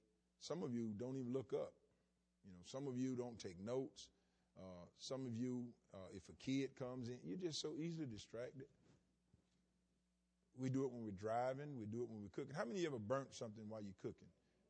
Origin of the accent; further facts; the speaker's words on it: the South, United States; You know, I'm from the South.